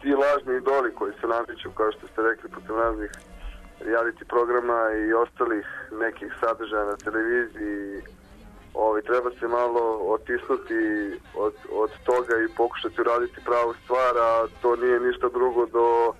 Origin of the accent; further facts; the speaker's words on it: Belgrade, Serbia; Odrastao sam na Miljakovcu, u jednom radničkom naselju. Iz radničke sam porodice, eto, student više poslovne škole.